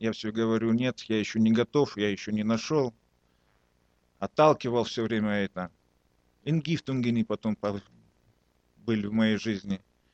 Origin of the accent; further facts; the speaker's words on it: Kazakhstan; 40 лет. Я родился в Казахстане, вырос там.